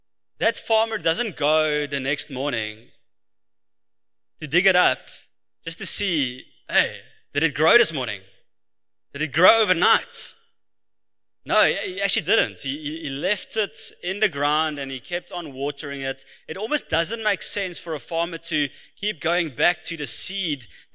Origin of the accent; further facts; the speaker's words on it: Free State, South Africa; now in Cape Town, South Africa; And so I'm from the Free State.